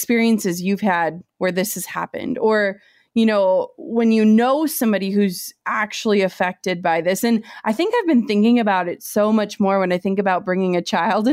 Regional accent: Minnesota, United States; small town, Minnesota, zero diversity.

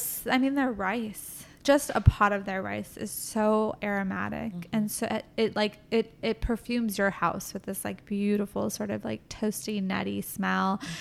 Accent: California, United States; he's from the small town in the South and I was from California

